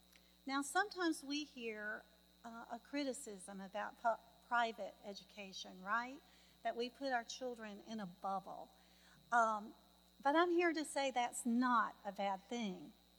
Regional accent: Alabama, United States; I grew up in Alabama, and I learned gardening from both my parents and my grandparents. And I now live in this virtual paradise, garden of paradise, called Fairhope.

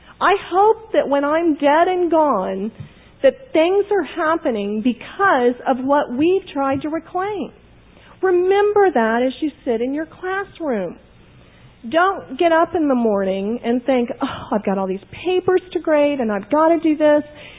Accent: Florida, United States; I'm from Florida, and I didn't, you know, snow days, I didn't know what to do with those.

